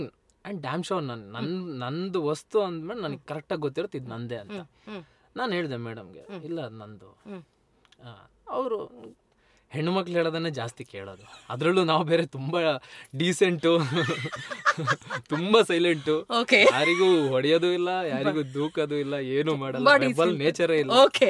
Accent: Korodi, Karnataka, India; So ಕೊರೋಡಿ ನಮ್ಮ ಊರು. ನಾನು ಬೆಳೆದಂತ ಊರು, ನಮ್ಮ ಏನು ನಮ್ಮ ಅಜ್ಜಿ ಅವ್ರ ಜೊತೆ ಫ್ಯಾಮಿಲಿ ಜೊತೆ ಇದ್ದಂತ ಊರು.

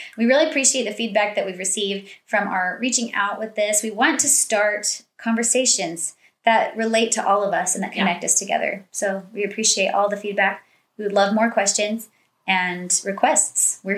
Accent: Texas, United States; I grew up in Texas, and there was this all-state competition where everyone in the state was assigned the exact same series of etudes.

